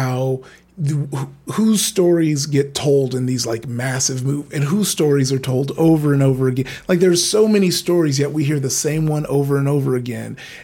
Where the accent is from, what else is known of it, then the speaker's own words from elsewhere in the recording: Compton, California, United States; when I was growing up in Compton and the school was more focused about Black history than, most other schools.